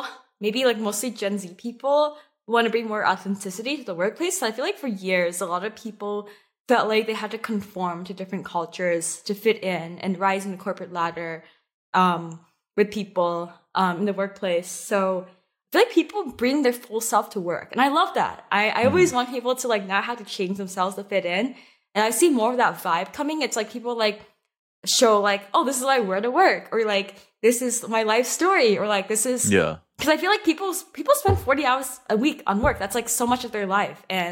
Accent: San Francisco, California, United States; So I am from San Francisco. I've been in LA for a week now

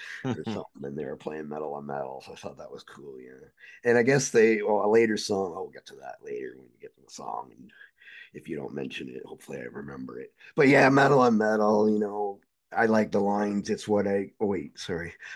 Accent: Canada; And the guy comes over to the microphone because Eric told him that I was from Canada and stuff.

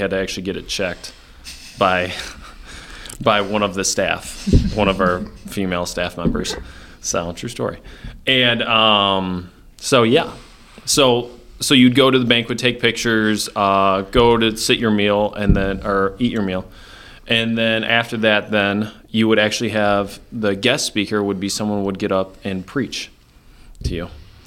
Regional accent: Monroe, Michigan, United States; now in Winona Lake, United States; So I born and raised in Monroe, Michigan. Lived there my whole life up until I moved out here to Winona Lake, Indiana. So I'm from Monroe, Michigan. So about 40 minutes south of Detroit.

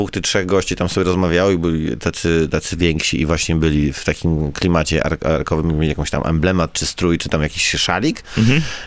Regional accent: Pruszcz Gdański, Pomeranian Voivodeship, Poland; No ja jestem z Pruszcza.

